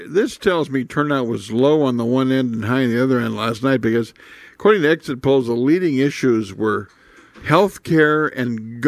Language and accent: English; Indiana, United States; I'm from Indiana, which is a huge red state